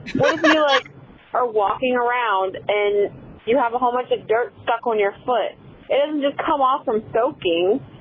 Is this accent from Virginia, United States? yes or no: yes; Virginia, United States; I'm from Virginia, and I love you very much.